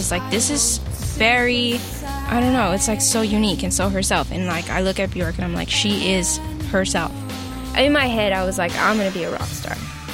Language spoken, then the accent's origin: English; Los Angeles, California, United States; I'm from Los Angeles, and I'm a first generation American. Both of my parents are from Honduras. My parents came to the U.S. about 30 years ago.